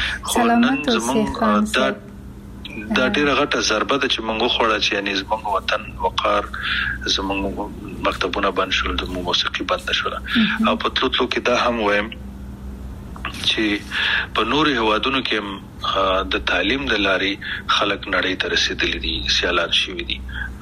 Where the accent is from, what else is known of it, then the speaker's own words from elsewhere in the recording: Afghanistan; مونږ کوم افغانان یو چې خپل خپې وهو